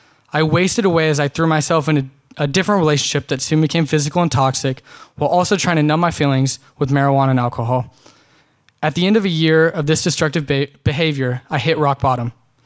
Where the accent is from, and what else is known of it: Dallas, Texas, United States; born or raised there